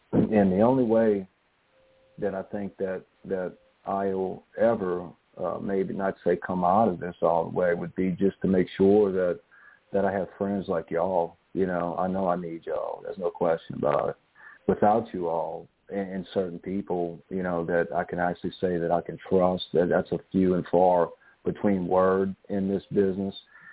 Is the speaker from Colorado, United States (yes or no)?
no; New Orleans, Louisiana, United States; I mean, I'm from New Orleans, you know. I mean, we drinking since we were born, you know.